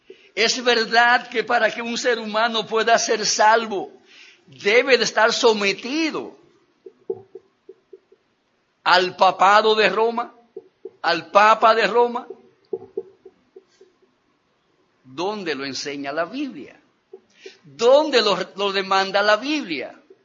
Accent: Nagua, María Trinidad Sánchez, Dominican Republic; born there; Esos campesinos de Nagua, donde yo nací, leyéndole en latín.

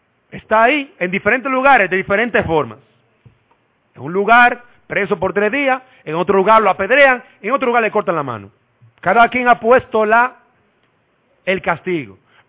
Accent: Dominican Republic; Todos debemos someternos a ella si somos dominicanos.

